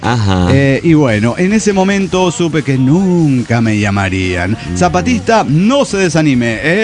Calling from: Reynosa, Tamaulipas, Mexico; de Reynoso, Tamaulipas.

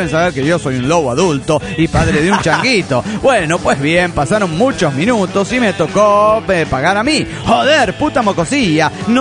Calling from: Tuxtla Gutiérrez, Chiapas, Mexico; de Tuxtla Gutiérrez

